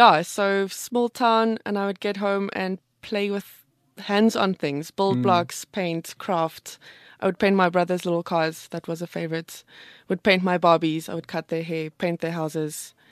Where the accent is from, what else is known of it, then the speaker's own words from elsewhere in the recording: Standerton, Mpumalanga, South Africa; A small little town, Standerton.